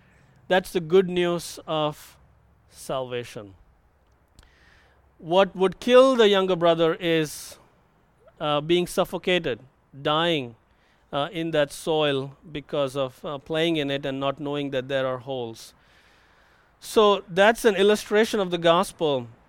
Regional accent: India; now in United States; That was definitely the case for me growing up in India. I grew up in a Hindu family.

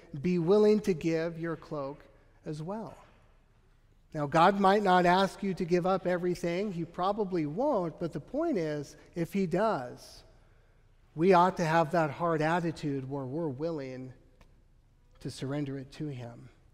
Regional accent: United States; I cherish the fact that I'm an American citizen

